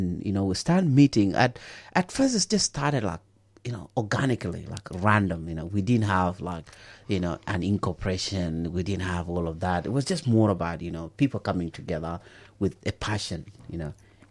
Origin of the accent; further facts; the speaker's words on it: South Sudan; I come from South Sudan. They're quite far apart.